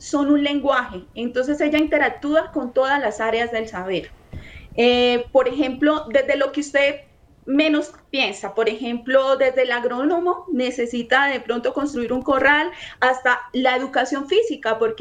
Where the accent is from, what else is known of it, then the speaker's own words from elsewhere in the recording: Bucaramanga, Santander, Colombia; De Bucaramanga.